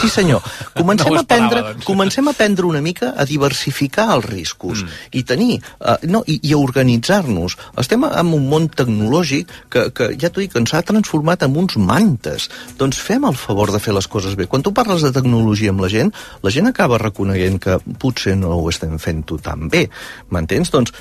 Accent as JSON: {"language": "Catalan", "town": "Figueres", "region": "Catalonia", "country": "Spain", "said": "l'únic que vull que us en recordeu és que sóc de Figueres"}